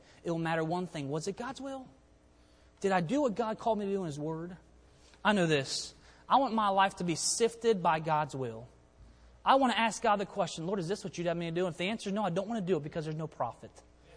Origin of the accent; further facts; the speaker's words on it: Hagerstown, Maryland, United States; I'm from Hagerstown, Maryland. Some of y'all know that.